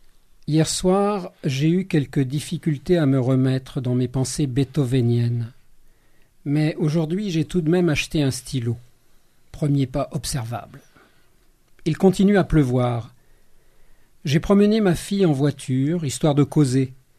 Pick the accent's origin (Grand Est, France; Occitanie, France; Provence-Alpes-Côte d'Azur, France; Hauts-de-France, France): Hauts-de-France, France; Je suis natif du Nord, et dans le Nord, les gens sont très bavards